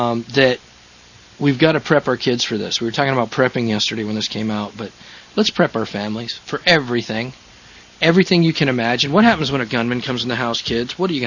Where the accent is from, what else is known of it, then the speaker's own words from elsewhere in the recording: Colorado, United States; I'm from Colorado. We have a make my day law there.